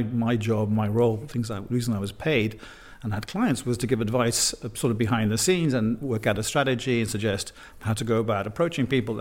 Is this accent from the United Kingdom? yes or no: yes; United Kingdom; now in Brussels, Belgium; certainly in the United Kingdom, my home country